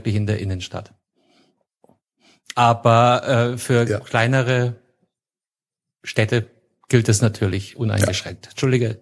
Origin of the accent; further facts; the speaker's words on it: Munich, Bavaria, Germany; ich komme aus München